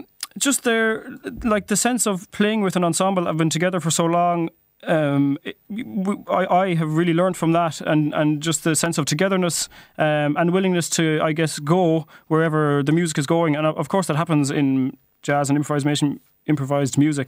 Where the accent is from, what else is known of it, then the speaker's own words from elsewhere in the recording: Galway, Connacht, Ireland; But yeah, we're all Galway. We're from Galway